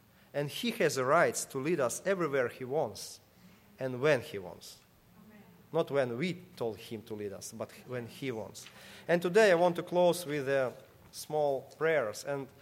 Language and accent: English; Ukraine; moved away; I came from the Ukraine